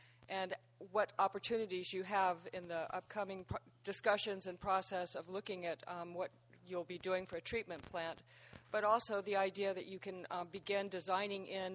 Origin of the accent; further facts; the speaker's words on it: Los Osos, California, United States; from Los Osos